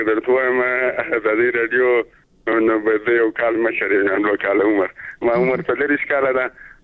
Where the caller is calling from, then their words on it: Zabul, Afghanistan; مده زابل ویل